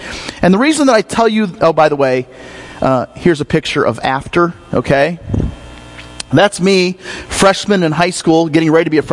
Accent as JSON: {"language": "English", "region": "Michigan", "country": "United States", "tie": "born or raised there", "lives_now": "Hancock County, United States", "said": "I grew up in Michigan, grew up there. My dad was a preacher in Michigan. And for several years, we lived there."}